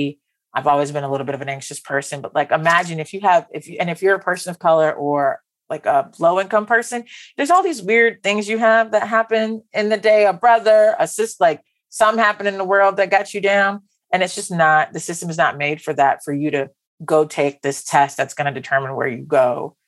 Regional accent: West Palm Beach, Florida, United States; And I'm from West Palm Beach, Florida.

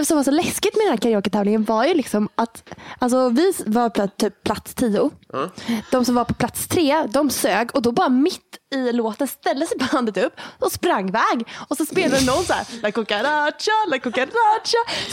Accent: Kalmar County, Sweden; Alltså, jag är från Öland och jag vet typ inte ens hur man beter sig stekigt.

